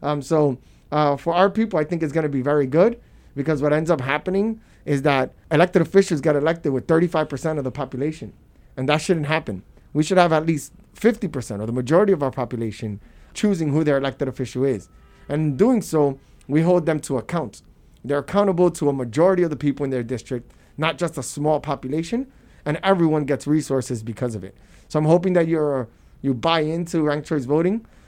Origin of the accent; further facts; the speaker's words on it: Brooklyn, New York, United States; So, look, Brooklyn, I was born and raised in Brooklyn, born in Cumberland Hospital, went to the public schools here.